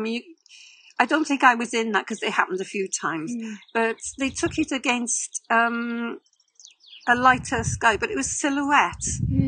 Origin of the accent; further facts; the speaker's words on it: Wales, United Kingdom; despite being Welsh, I don't have a good singing voice.